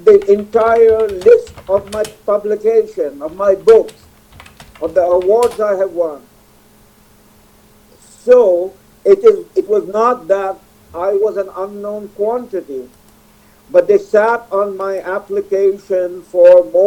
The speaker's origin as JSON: {"language": "English", "country": "Canada", "said": "As a Canadian, who happens to be a Muslim"}